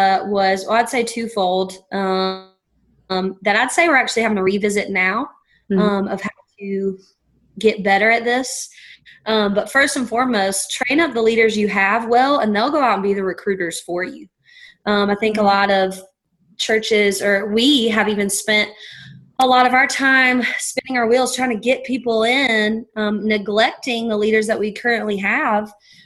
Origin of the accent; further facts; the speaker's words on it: North Carolina, United States; accent: East Coast of North Carolina; Oh, and let me explain my accent. It is the East Coast of North Carolina.